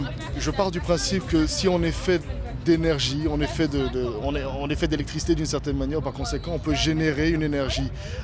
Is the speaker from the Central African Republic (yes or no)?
yes; Central African Republic; je suis né et j'ai grandi en fait en République centrafricaine, d'un père franco-centrafricain et d'une mère belgo-américaine.